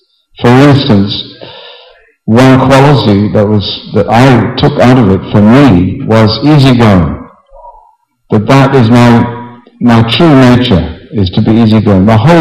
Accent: United Kingdom; Well, I'm from Britain. What do you expect?

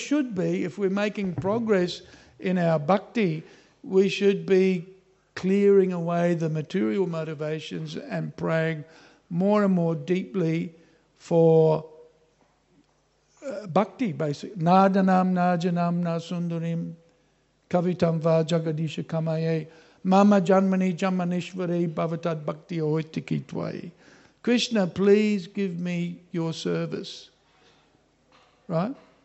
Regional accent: Australia; accent: Australian; When I say pain, sometimes you hear pine. That's my Australian accent.

